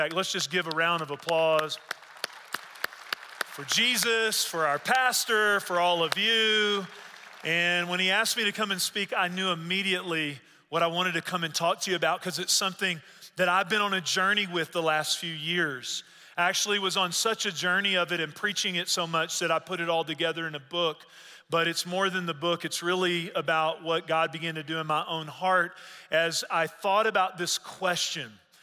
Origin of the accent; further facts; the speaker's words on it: Texas, United States; I grew up in Northeast Texas